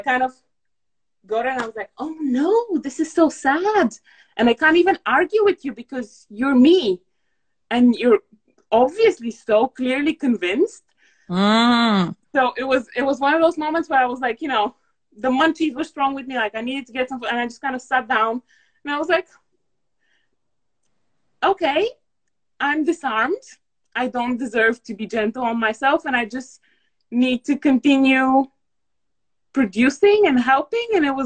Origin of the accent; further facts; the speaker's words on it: Bulgaria; now in United Kingdom; I'm originally Bulgarian.